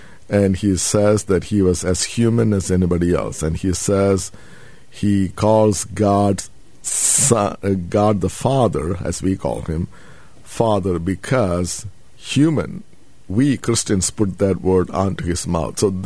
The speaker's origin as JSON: {"language": "English", "country": "India", "tie": "born or raised there", "said": "I come from India, and my state is about 35 million. We have about 10 million Muslims and 9 million Christians, and the rest Hindus in the state I grew up in, India."}